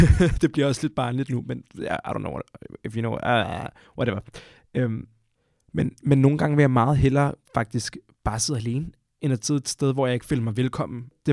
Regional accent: Montenegro; now in Denmark; i min opvækst har jeg jo haft andre traditioner, fordi jeg kommer fra Montenegro af. Vi er kristne på en anden måde, end man er i Danmark. Så vi har haft andre traditioner, en anden jul

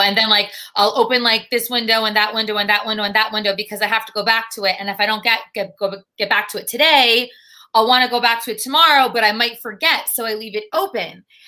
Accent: New Jersey, United States; I'm from Jersey, and my parents have turkeys, like herds.

